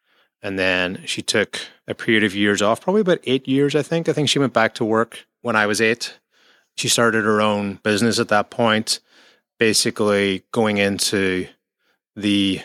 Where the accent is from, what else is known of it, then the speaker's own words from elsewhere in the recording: Derry, Northern Ireland, United Kingdom; So I was born in 1976 in Derry, in Northern Ireland. And I grew up as a child through the 80s, with certainly the Troubles as a backdrop.